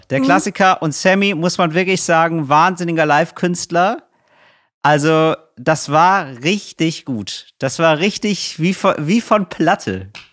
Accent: Geldern, North Rhine-Westphalia, Germany; Ja, also ich bin aufgewachsen in Geldern. Das ist so ein Ort, ja, der ist wirklich, der ist nicht so besonders charakteristisch. Der ist nahe der holländischen Grenze, ist in NRW. Man fährt so eine halbe Stunde nach Duisburg oder nach Krefeld.

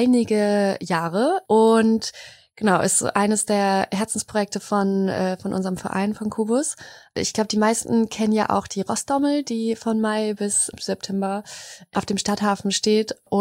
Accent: Mecklenburg-Vorpommern, Germany; Seit Sommer 24 jetzt schon und bin dafür wieder in die Heimat zurückgezogen. Ich bin hier in Mecklenburg aufgewachsen und freue mich wieder hier zu sein.

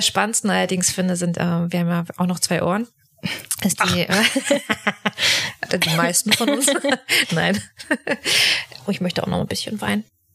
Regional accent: Mecklenburg-Vorpommern, Germany; Wie gesagt, dann komme ich noch aus Mecklenburg-Vorpommern

